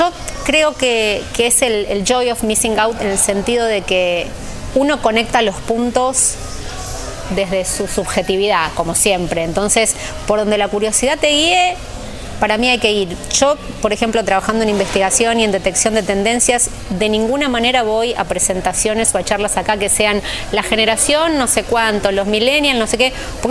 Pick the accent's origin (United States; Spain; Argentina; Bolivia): Argentina; Argentina claramente mucho, que yo soy argentina, pero bueno, trabajo en toda la región, pero vivo en Argentina.